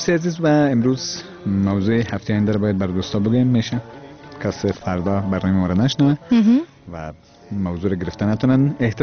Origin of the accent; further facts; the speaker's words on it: Afghanistan; همه ما افغان هستیم